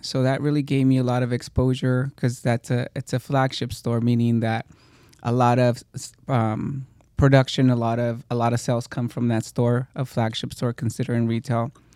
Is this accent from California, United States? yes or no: yes; Stockton, California, United States; I was always protected because I come from Stockton. Stockton is it was a town very gang related.